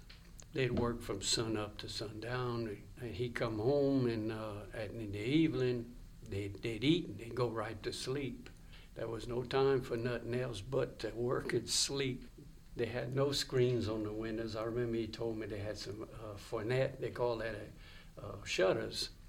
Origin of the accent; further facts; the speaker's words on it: Church Point, Louisiana, United States; because, you know, I grew up in the Church Point. It wasn't much of a city, but I spent a lot of time in the country doing country things.